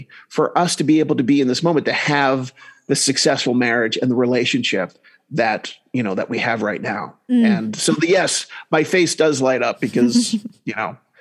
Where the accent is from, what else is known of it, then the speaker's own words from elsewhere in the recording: New Jersey, United States; now in Utah, United States; Even though I grew up in New Jersey, then I wound up moving to Utah.